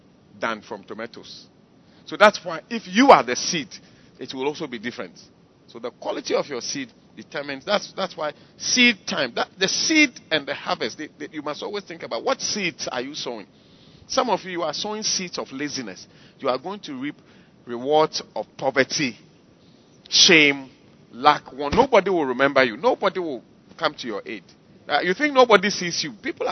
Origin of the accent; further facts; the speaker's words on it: Ghana; That I'm part of this, I agree to this constitution, that makes me a part of this, I am a Ghanaian.